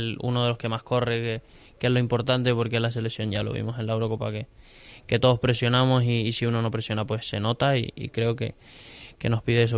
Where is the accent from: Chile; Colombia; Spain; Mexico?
Spain; Canary Islands; Yo soy canario, no andaluz.